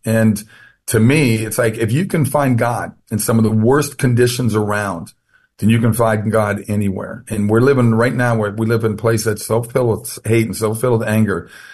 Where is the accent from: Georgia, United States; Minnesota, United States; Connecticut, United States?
Minnesota, United States; I was 13 years old. I grew up in Minnesota, St. John's Lutheran Church, typical second generation Scandinavian boy.